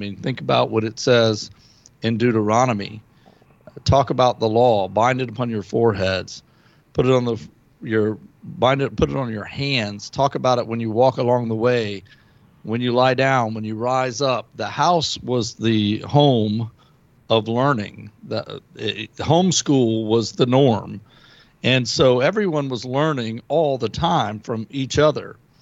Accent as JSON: {"language": "English", "region": "South Carolina", "country": "United States", "tie": "born or raised there", "said": "When I grew up in South Carolina, we had a community park, and it was called Woodhill Park."}